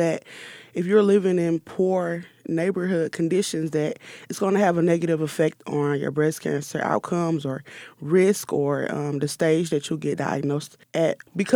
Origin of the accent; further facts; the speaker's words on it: Mississippi, United States; I'm hoping that we can continue to do something similar to this in rural areas, because I'm from Mississippi.